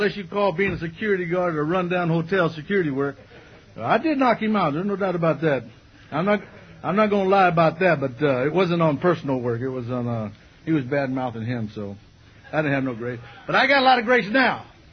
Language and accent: English; California, United States; I'm from the West Coast, okay? People say, well, you from the South? I say, Southern California.